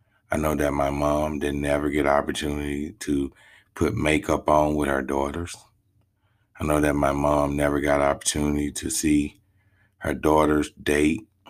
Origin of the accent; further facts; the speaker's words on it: Greenwood, Mississippi, United States; And the reason I'm down here in my hometown, Greenwood, Mississippi, is because they're trying to let him out.